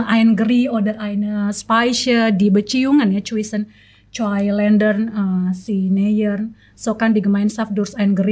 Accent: North Sumatra, Indonesia; Ich komme aus Nord Sumatra.

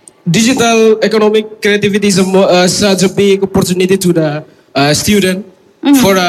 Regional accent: Timor-Leste; and I'm from Timor Leste.

